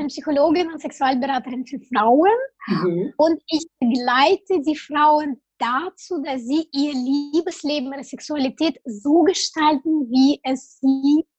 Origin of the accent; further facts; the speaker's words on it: Kazakhstan; ich komme ursprünglich aus Kasachstan.